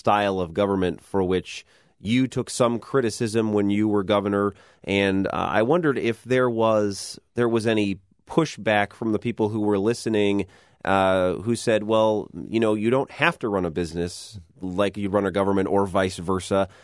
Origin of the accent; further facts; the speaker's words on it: Illinois, United States; I am from Illinois. I'm well aware.